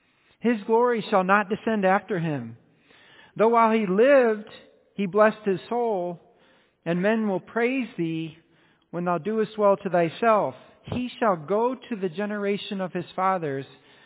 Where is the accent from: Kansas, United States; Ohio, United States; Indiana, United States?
Indiana, United States; And I grew up in Indiana. My parents are still there.